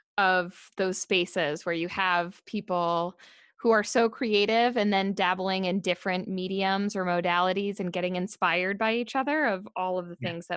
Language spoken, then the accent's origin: English; New York, United States; now in Denver, United States; That would be very exciting because I'm in Denver. So so much easier to get to than New York. Yes, I'm originally from New York